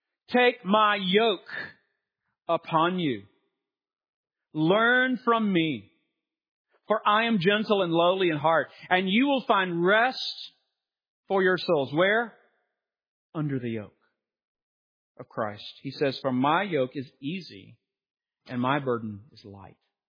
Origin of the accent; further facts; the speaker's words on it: Texas, United States; I mean, in Texas, as a Texan, our greatest remembrance is remember the Alamo.